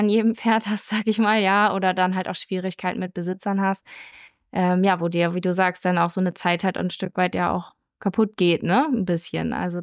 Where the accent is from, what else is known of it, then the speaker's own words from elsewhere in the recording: Bremen, Germany; ich bin halt in der Stadt aufgewachsen. Ich komme ja ursprünglich aus Bremen